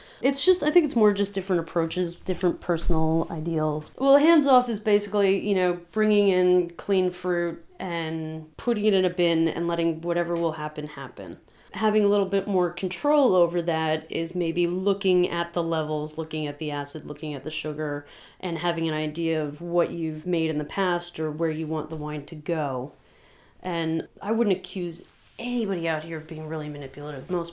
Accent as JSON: {"language": "English", "town": "Fort White", "region": "Florida", "country": "United States", "tie": "born there", "said": "I am not a Northfolk native because I was born actually down in Fort White, Florida."}